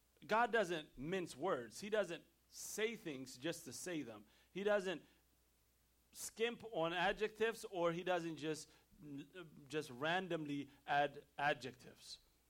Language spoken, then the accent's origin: English; Ethiopia; when I was growing up in Ethiopia, and they gave us tests